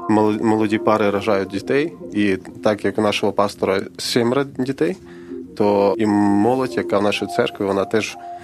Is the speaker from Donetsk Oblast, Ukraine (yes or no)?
yes; Donetsk Oblast, Ukraine; Я з Донеччини.